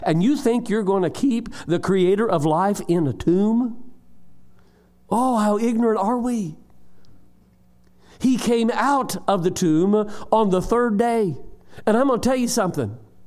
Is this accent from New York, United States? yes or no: no; Indiana, United States; accent: Hoosier; I try to get my Hoosier accent on when I come back up here to you guys.